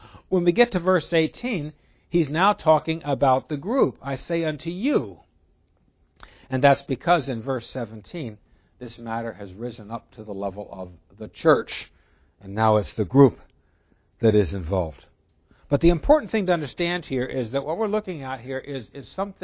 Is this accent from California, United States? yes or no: no; New Jersey, United States; Where I grew up in New Jersey, they didn't say y'all.